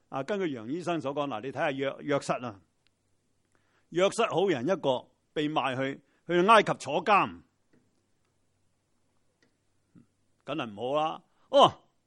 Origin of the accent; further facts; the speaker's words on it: China; 好似我哋中国人话塞翁失马啫嘛